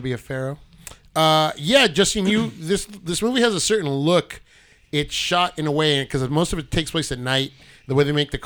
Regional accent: Whittier, California, United States; And John, you and I growing up in Whittier, what was the big thing in Whittier?

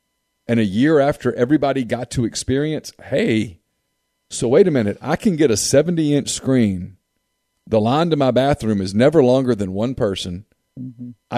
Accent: Ruston, Louisiana, United States; When I was a kid growing up in Ruston, Louisiana, okay, so we didn't have a big league team all that close to us.

